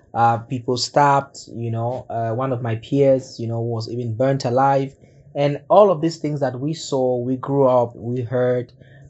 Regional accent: Cameroon; I'm from the Republic of Cameroon.

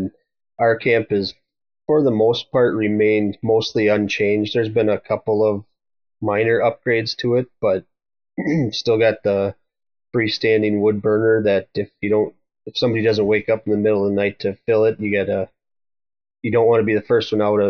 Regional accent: Wisconsin, United States; I'm born and raised in Wisconsin. Been here my entire life. My whole family's pretty much in this area.

